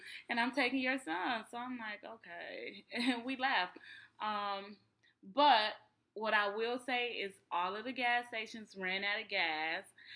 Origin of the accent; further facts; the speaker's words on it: Florida, United States; But when you've been born and raised in Florida, this is something that you deal with every year